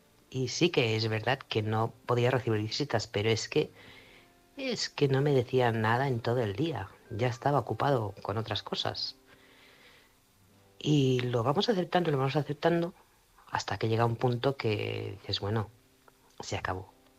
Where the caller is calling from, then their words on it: Manresa, Catalonia, Spain; corresponsal de Manresa, Barcelona.